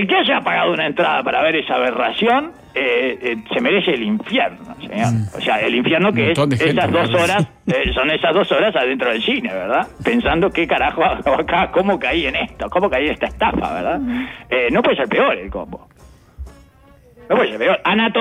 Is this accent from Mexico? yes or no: yes; Mexico; que algunos lo hablan mal, soy mexicano, sí.